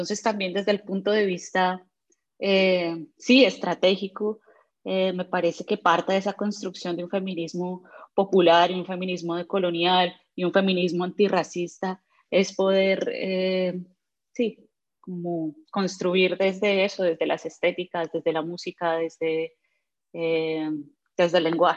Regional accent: Colombia; now in United States; Yo soy de Colombia

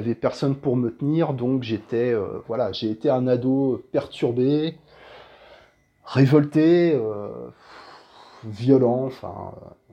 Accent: Le Havre, Normandy, France; born there; now in Mâcon, France; donc je suis né au Havre, au bord de la mer

